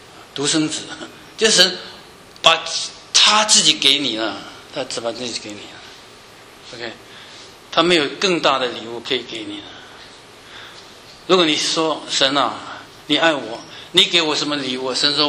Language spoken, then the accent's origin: Chinese; Zhongshan, Guangdong, China; 为广东人生的，我是广东人啊，为中山人生，我是中山县的人啊